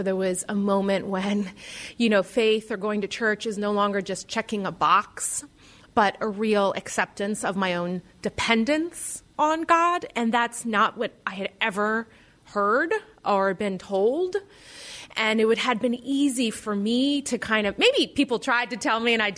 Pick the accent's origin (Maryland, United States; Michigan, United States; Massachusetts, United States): Maryland, United States; Frederick; I grew up in Frederick, Maryland. I was the fourth child, the only girl, three older brothers.